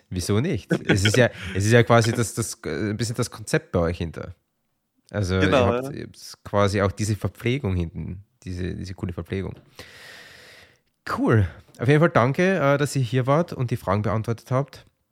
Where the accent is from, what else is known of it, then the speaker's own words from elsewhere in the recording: Vienna, Austria; Ich komme aus Wien.